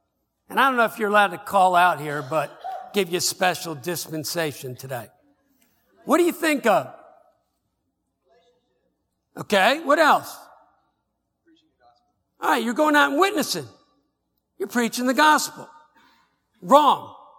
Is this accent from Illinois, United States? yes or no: no; Philadelphia, Pennsylvania, United States; I went to a Southern Baptist school. I was from Philadelphia, and I didn't really know what a Baptist was. I was Catholic and went there to play football and became a Christian.